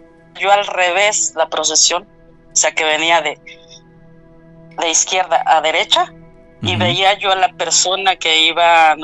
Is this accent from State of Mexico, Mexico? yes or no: no; Puebla, Mexico; Pero se puede decir allá en Puebla, porque yo soy de Puebla